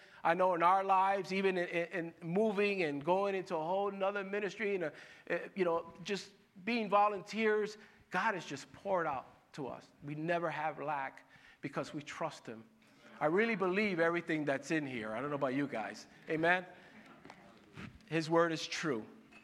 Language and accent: English; Bronx, New York, United States; I'm from the Bronx, so it's okay. I can say that.